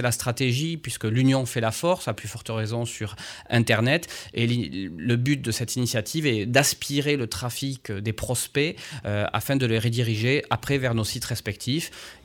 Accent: Occitanie, France; S'ils viennent ici, chez nous, dans le Lot, c'est pas pour rien.

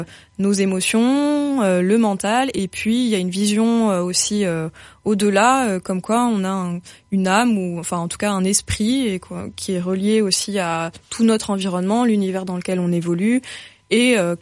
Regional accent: Paris, Île-de-France, France; j'ai grandi à Paris, banlieue parisienne.

